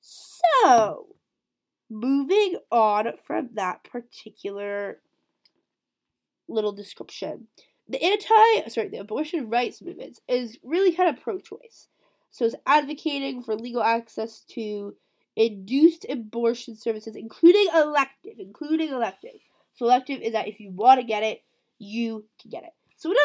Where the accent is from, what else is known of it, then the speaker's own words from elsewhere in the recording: United States; now in Canada; I live in Canada, but I am American